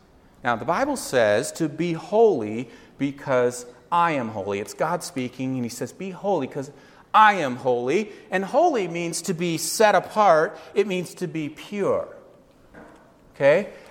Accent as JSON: {"language": "English", "region": "Alaska", "country": "United States", "lives_now": "Hawaii, United States", "said": "We came from Alaska, and in Alaska, it is not humid. We humidify our houses."}